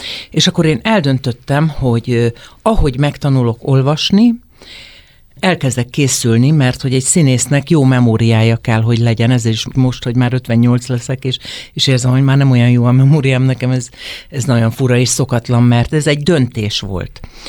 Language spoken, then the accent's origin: Hungarian; Hajdúnánás, Hajdú-Bihar, Hungary; born there; És akkor még ugye 66-ban születtem Hajdón Ánáson, tehát olyan nagyon sok kikapcsolódás, mint az olvasás nem volt.